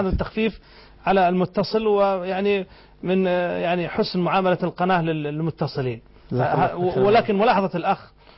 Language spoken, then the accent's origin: Arabic; Saudi Arabia; عندنا في السعودية